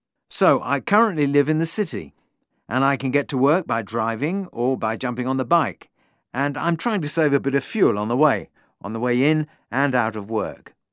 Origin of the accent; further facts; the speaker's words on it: South East England, United Kingdom; moved away as an adult; now in Christchurch, New Zealand; I work as a property manager in Christchurch, New Zealand. I was brought up on farms in West Sussex in the south of England. I came here when I was 25.